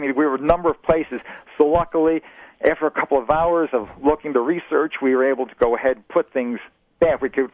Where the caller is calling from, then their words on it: Greece, New York, United States; Hi, I'm calling from the northeast corner of Greece. Very close to Charlotte.